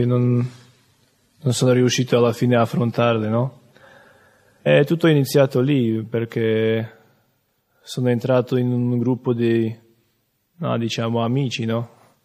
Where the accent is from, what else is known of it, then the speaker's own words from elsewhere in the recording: Slovakia; Italian is a second language; ho 23 anni, vengo dalla Slovacchia.